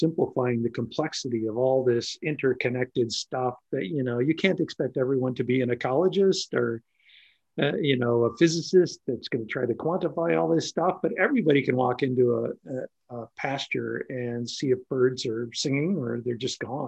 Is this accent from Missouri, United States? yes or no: no; Nebraska, United States; And I grew up in Nebraska, where our state bird was the meadowlark, right?